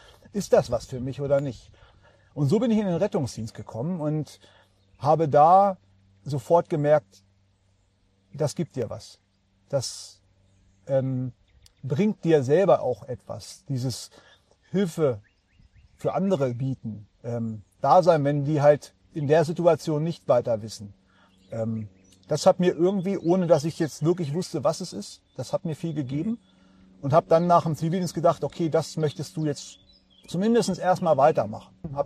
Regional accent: Hameln, Lower Saxony, Germany; Ich komme aus Hameln, Norden von Deutschland und bin Berufsfeuerwehrmann.

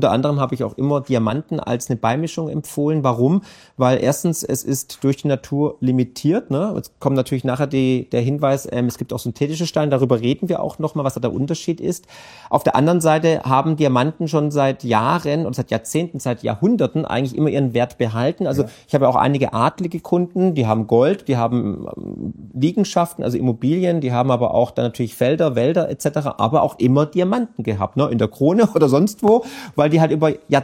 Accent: Baden-Württemberg, Germany; weil da bin ich halt Schwabe, ne?

